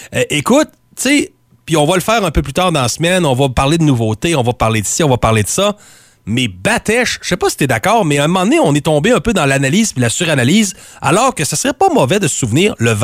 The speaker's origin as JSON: {"language": "French", "region": "Quebec", "country": "Canada", "said": "en tant que bon petit Québécois qui a été école"}